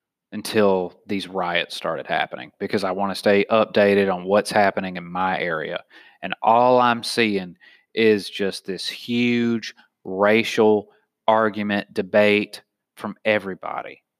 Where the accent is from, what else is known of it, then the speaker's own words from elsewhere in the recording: the South, United States; I'm from the South and I know people are saying that.